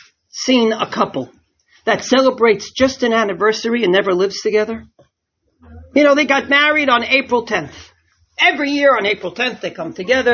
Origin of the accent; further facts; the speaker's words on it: Israel; I don't come from the UK. I come from Israel.